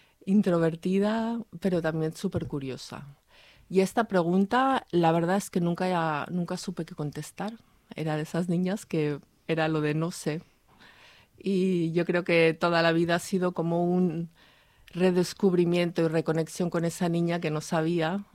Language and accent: Spanish; Barcelona, Catalonia, Spain; born there; now in Molins de Rey, Spain; En Barcelona.